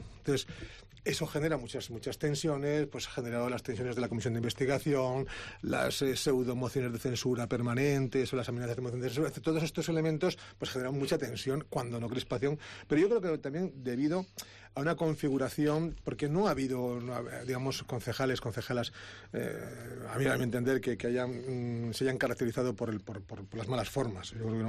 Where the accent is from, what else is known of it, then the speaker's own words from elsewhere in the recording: Santander, Cantabria, Spain; somos cántabros, pero también y sobre todo yo soy santanderino, yo nací en esta ciudad